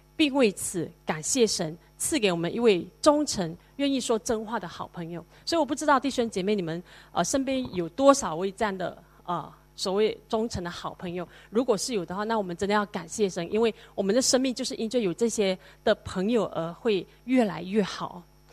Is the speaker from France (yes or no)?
no; East Malaysia, Malaysia; moved away as an adult; now in Singapore; 我从二十岁的时候就离开我自己的家乡因为我是马来西亚，以前我是马来西亚人，从东马去到西马读书，所以就已经是离开家乡，在那边五年之后我就来到新加坡。